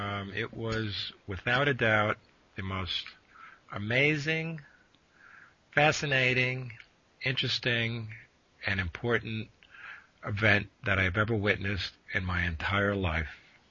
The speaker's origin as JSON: {"language": "English", "region": "New York", "country": "United States", "tie": "born or raised there", "said": "Yeah, I grew up in New York. I'm in my mid-50s."}